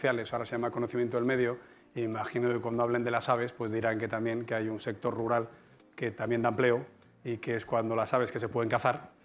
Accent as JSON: {"language": "Spanish", "town": "Palencia", "region": "Castile and León", "country": "Spain", "tie": "born or raised there", "said": "como en mi ciudad natal, Palencia."}